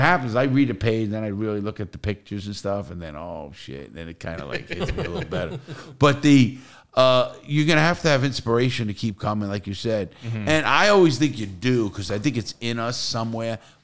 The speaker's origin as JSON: {"language": "English", "region": "New York", "country": "United States", "said": "And that's the way we are from New York."}